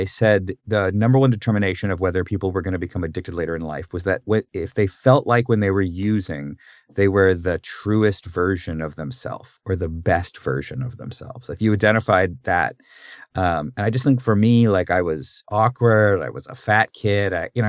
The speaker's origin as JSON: {"language": "English", "town": "Washington", "region": "District of Columbia", "country": "United States", "tie": "born there", "said": "I was born in Washington, D.C., over here, which is the capital."}